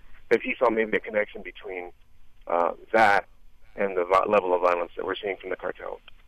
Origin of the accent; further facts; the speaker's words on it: Dallas, Texas, United States; Okay, so I'm of Mexican descent, born and raised in Dallas, Texas.